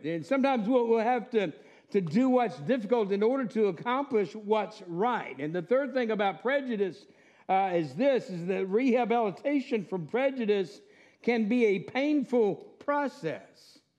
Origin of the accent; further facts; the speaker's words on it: Texas, United States; also born or lived in Corpus Christi / Alaska / Washington; Back in the 60s, my family moved from Alaska. I was born in Corpus Christi. We moved to Alaska, Washington State. When I was in second grade, in the mid-60s, we moved to East Texas, actually specifically Northeast Texas.